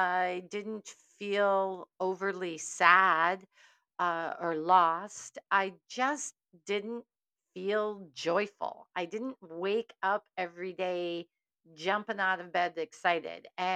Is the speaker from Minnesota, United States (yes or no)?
yes; Minnesota, United States; now in California, United States; I was born in California, grew up in Minnesota, and then came right back to California after college at Carleton College